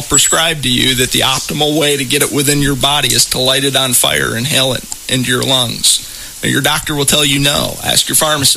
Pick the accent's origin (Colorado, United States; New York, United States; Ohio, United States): Ohio, United States; Saline